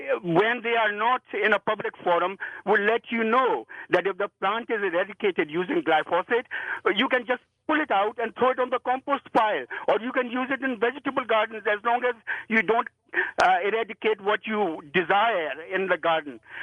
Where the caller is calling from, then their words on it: British Columbia, Canada; I'm phoning from British Columbia